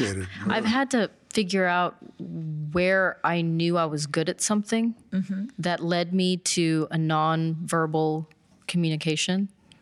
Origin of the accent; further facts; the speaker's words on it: Denton, Texas, United States; I was brought up in Denton, Texas.